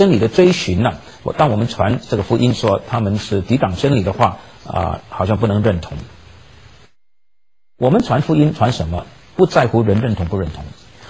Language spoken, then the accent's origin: Chinese; China; 我们中国人呢是最有知识分子精英傲慢的一个民族